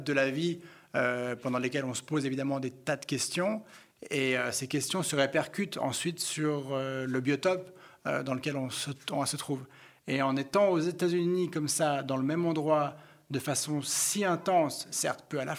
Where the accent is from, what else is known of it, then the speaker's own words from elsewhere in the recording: Geneva, Switzerland; j'ai grandi à Genève